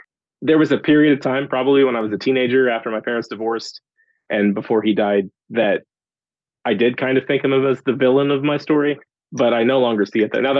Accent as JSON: {"language": "English", "town": "Kansas City", "region": "Missouri", "country": "United States", "said": "So I'm from Kansas City, Missouri, and I went to school in the middle of nowhere in Kansas, K-State."}